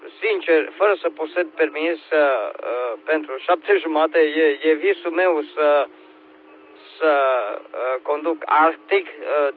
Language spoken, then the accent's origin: Romanian; Romania; Îs român, right? Adică, la urma urmei și la sfârșitul zilei, când eu pun capul pe pernă, sunt român, right?